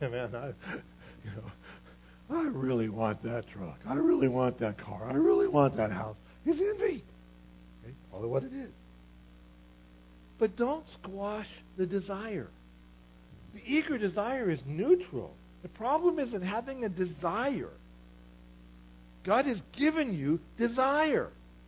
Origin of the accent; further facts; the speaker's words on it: Ohio, United States; You know, I'm from Ohio, but I've been to Michigan